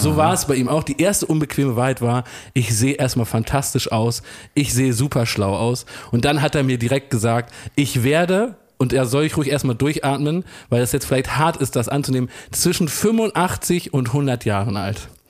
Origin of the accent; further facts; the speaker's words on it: Germany; Weil man ist ja auch als Deutscher so ekelhaft skeptisch.